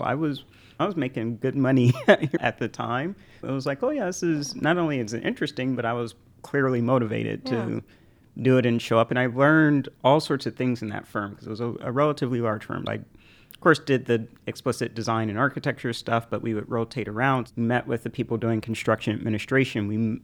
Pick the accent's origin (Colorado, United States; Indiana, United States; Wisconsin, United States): Indiana, United States; Indianapolis; So I grew up in Indianapolis in the black part in Meridian Kessler, large forest center city, like it would have been green lined historically, but there was a section of it that was not. And so that was where we grew up.